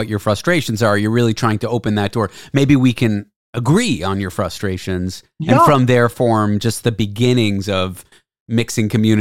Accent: Canada; As a Canadian

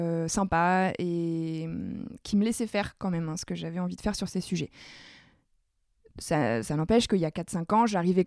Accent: Hauts-de-France, France; puisque je suis ch'ti

